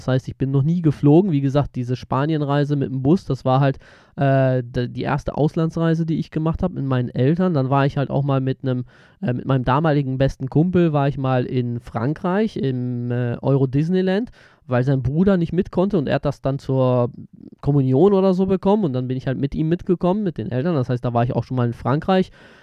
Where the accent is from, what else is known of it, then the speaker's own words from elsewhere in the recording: North Rhine-Westphalia, Germany; Ich komme aus der Nähe von Bielefeld, aus einer kleinen Stadt